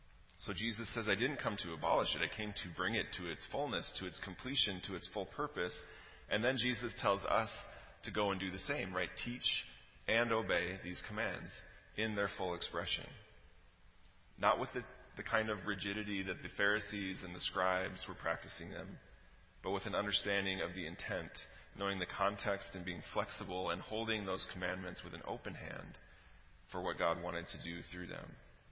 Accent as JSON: {"language": "English", "town": "Chicago", "region": "Illinois", "country": "United States", "tie": "born or raised there", "said": "Or growing up in Chicago, in the 1990s, that meant Michael Jordan, right?"}